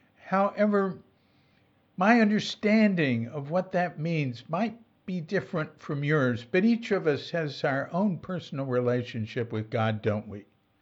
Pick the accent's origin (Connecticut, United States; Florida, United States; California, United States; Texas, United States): Texas, United States; Fort Worth; Bill Moyers was in the Baptist Seminary in Fort Worth, Texas, my hometown.